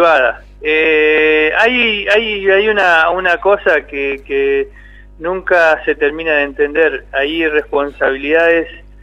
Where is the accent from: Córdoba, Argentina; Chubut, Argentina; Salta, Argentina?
Chubut, Argentina; Esquel; A mí me llena de orgullo decir que soy de Esquel, porque es una ciudad muy muy linda.